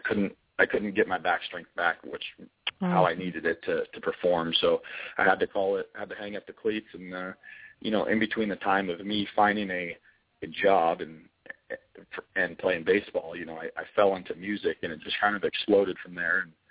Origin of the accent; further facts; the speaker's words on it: Washington, United States; I am a Washington State boy.